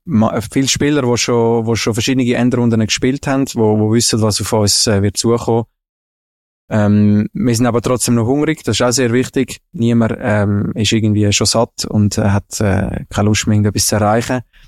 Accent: Germany; Deutschland ist meine, eigentlich, ja, meine Heimat.

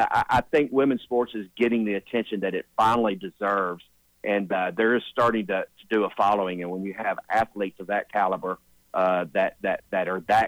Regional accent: Tennessee, United States; You know, growing up in Tennessee, you know, we always had a good reference with women's basketball

